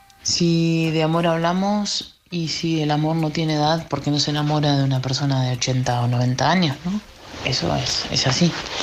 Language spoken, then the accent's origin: Spanish; Argentina; soy argentina.